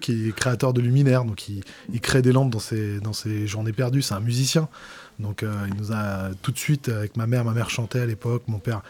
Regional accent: Champigny-sur-Marne, Île-de-France, France; Enfin, je suis de la région parisienne. Moi, j'ai grandi en fait à Champigny-sur-Marne, dans le Val-de-Marne. Voilà, en banlieue

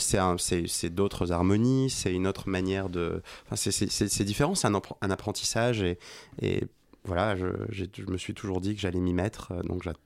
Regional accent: Nouvelle-Aquitaine, France; j'ai grandi dans le Pays Basque.

